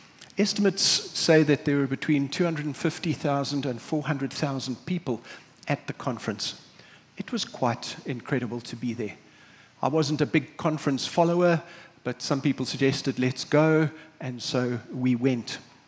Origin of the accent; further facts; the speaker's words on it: South Africa; I'm South African.